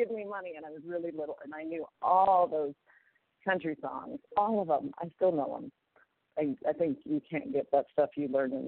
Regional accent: Idaho, United States; Well, as I said, I'm from Idaho, and it has turned out in my life that I got an amazing music education.

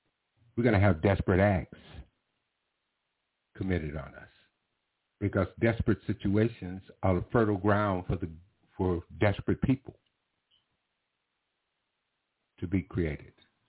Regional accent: Memphis, Tennessee, United States; in Tennessee, in the lower southwest corner of Tennessee, second largest city, and happened to be my hometown.

